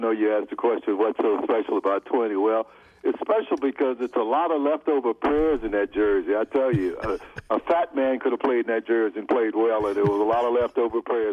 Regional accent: Gulfport, Mississippi, United States; I grew up in Gulfport, Mississippi, born and trained right there, right on the water, about less than a quarter of a mile from the Gulf Coast.

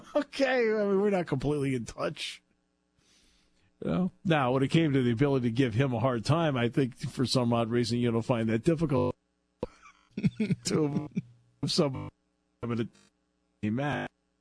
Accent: Enfield, Connecticut, United States; I grew up in Enfield, Connecticut.

